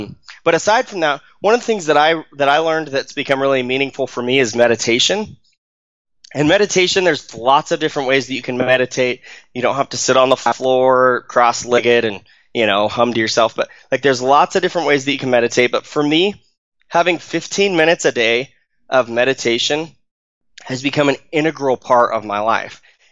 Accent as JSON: {"language": "English", "region": "Arizona", "country": "United States", "tie": "born or raised there", "lives_now": "Utah, United States", "said": "So, I grew up in Arizona. I live in Utah now. I grew up in Arizona, and I went back for a high school reunion."}